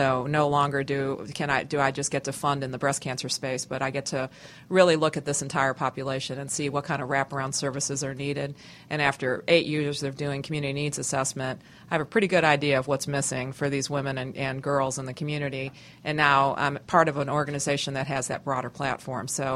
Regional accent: Chicago, Illinois, United States; Well, I'm actually a Chicago native, so I was born and raised in Chicago

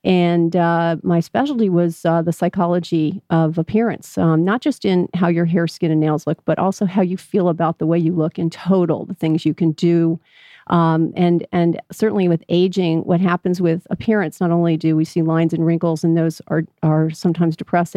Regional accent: Florida, United States; also born or lived in Dundee, Scotland / New York State; as a young girl, we lived in New York State and moved to New York, to Florida, the retirement capital of the world, St. Petersburg, Florida at the time. And we actually lived in a small town called Bel Air Beach

